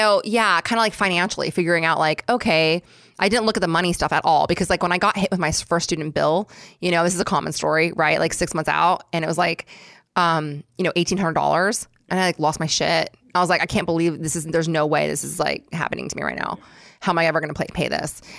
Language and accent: English; San Diego, California, United States; also born or lived in Oakland; I am from San Diego. So like I grew up in San Diego. I was born in Oakland, but I grew up in San Diego